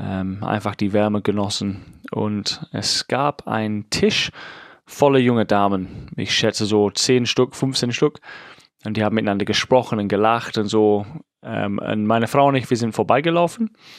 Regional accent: England, United Kingdom; Ich bin Engländer. In England kriegt man Kinder mit 18, 19.

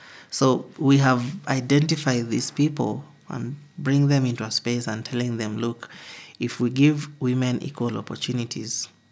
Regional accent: Kibera, Nairobi, Kenya; I was born and raised in Kibera slums.

